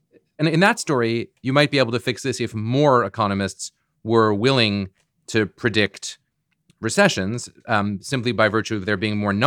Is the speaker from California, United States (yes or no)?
no; Boston, Massachusetts, United States